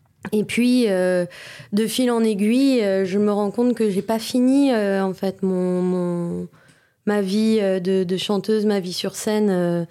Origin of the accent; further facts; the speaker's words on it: Grand Est, France; moi, je suis franco-allemande. Et quand j'étais petite, je vivais dans les Vosges, dans un tout petit village où il n'y avait pas de magasin de jouets, etc.